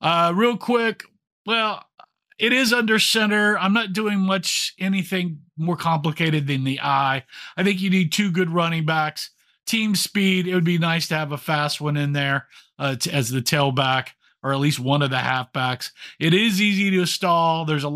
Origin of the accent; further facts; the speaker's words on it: Texas, United States; I'm from Texas, and so air raid spread stuff to us and how we run spread here, it's not power spread.